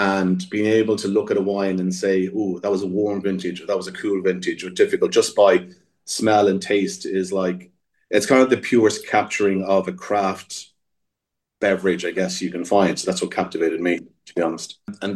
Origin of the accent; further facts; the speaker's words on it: Ireland; Like, where I grew up back home in Ireland, there was a lot of German wines